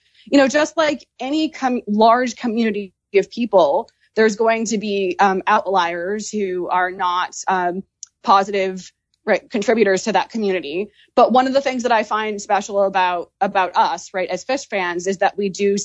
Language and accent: English; Maine, United States; And because I'm from Maine, I'm really grateful and proud of, right, his commitment to political service and activism.